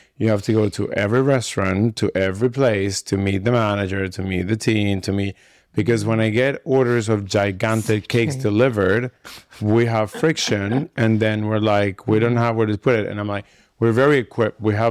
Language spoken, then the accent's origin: English; New York, United States; now in Ibiza, Spain; To me, Ibiza, like growing up in New York, to me, Ibiza is similar.